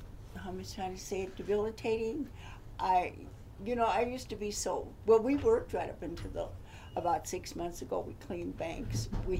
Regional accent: Butte, Montana, United States; born there; 1929. I was born in Butte, Montana.

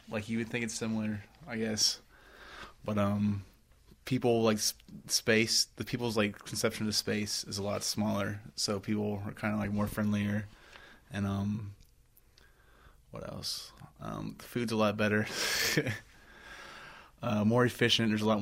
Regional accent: Virginia, United States; also born or lived in Oakland, California; But I was born in Oakland, California, but I grew up primarily in Virginia, pretty much from, like, what, third grade till I joined the Army.

